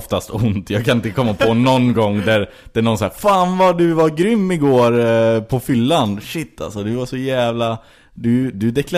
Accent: Skara, Västra Götaland County, Sweden; Men jag är ju ursprungligen från Skara i Västergötland. Och sen flyttade upp hit för att börja plugga film.

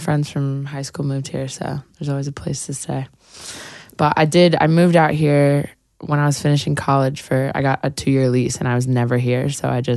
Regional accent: New York City, New York, United States; I grew up on the Upper West Side, and yeah.

